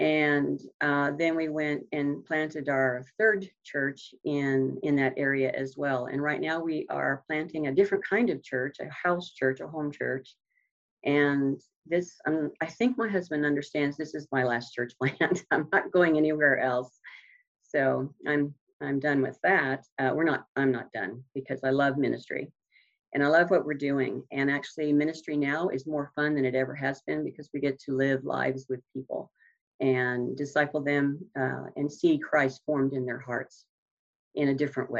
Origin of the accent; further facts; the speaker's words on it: Alva, Oklahoma, United States; I was born in Clinton, but we primarily moved towards the Panhandle. So in Alva, Enid area